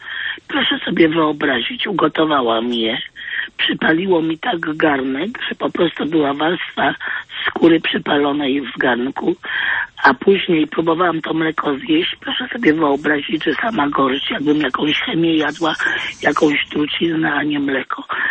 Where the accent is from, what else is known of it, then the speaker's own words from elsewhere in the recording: Wrocław, Lower Silesian Voivodeship, Poland; Z Wrocławia.